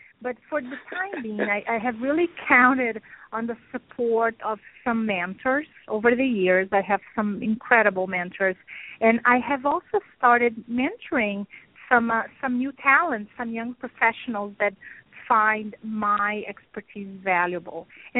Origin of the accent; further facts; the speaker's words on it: Brazil; moved away as an adult; also born or lived in Italy / United Kingdom / Germany; now in United States; I lived in many different countries. I grew up in Brazil, and I finished college there, lived in Italy, the UK, Germany, and I've been in the United States for about 8 years